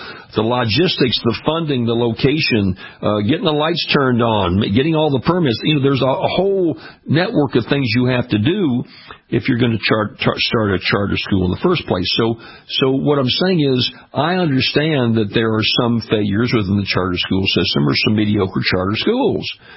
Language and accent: English; Baton Rouge, Louisiana, United States; I wish that strictness were in my hometown of Baton Rouge, Louisiana, and in school systems across the state.